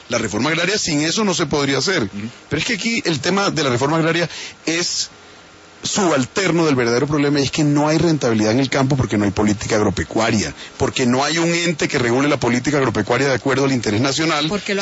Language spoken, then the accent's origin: Spanish; Cesar, Colombia; Yo soy del Cesar